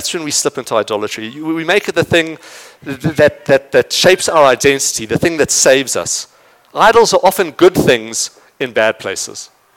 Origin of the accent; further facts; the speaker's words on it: Zimbabwe; I'm not even from there. I'm from Zimbabwe. I've never been to Liverpool.